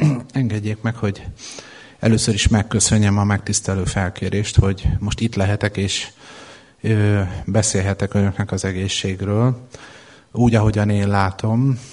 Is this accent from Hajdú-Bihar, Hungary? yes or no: yes; Hajdúböszörmény, Hajdú-Bihar, Hungary; és Hajdúbeszörményben nőttem föl, ott jártam az iskoláimat.